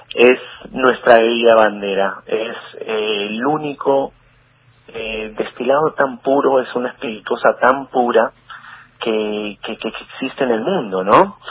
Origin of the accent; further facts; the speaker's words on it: Lima, Peru; moved away as an adult; now in Buenos Aires, Argentina; Yo soy de Lima.